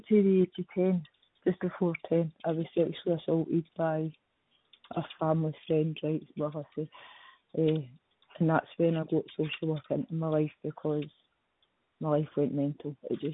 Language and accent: English; Falkirk, Scotland, United Kingdom; I grew up in Falkirk.